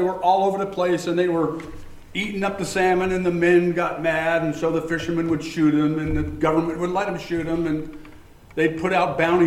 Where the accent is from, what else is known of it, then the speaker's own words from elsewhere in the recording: Northwest, United States; We grew up in the Northwest where they fished for a living, crab fished for a living, logged trees for a living, clam dig, all that kind of stuff you do in the nature.